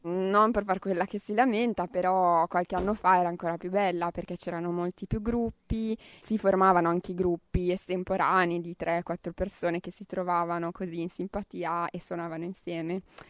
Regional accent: Lombardy, Italy; Io vengo dalla Valtellina

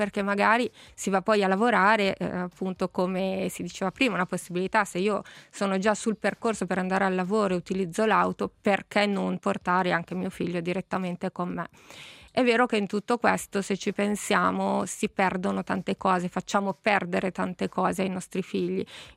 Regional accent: Milan, Lombardy, Italy; Io sono cresciuta a Milano, l'elementare l'ho fatta a Milano

